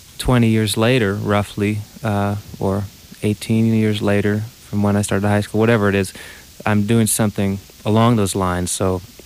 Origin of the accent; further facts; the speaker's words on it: New York City, New York, United States; as I was growing up in New York City, I was hearing a lot of music besides bluegrass